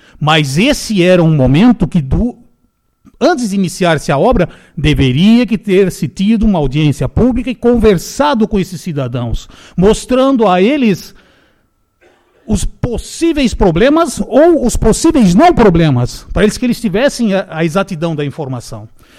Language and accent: Portuguese; Curitiba, Paraná, Brazil; now in Guabiruba, Brazil; eu não sou guabirubense nascido aqui. Eu nasci no Paraná, eu sou curitibano.